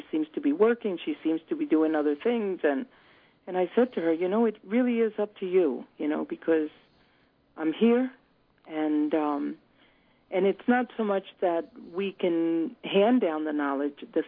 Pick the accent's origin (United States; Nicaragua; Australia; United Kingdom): Nicaragua; I'm born and raised in Nicaragua.